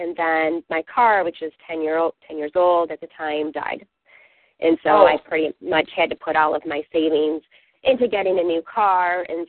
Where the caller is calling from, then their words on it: Michigan, United States; I'm calling from Michigan.